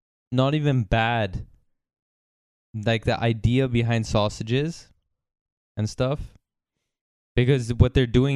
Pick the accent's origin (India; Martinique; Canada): India; hey, I'm Indian and you're Korean. Kind of, I guess.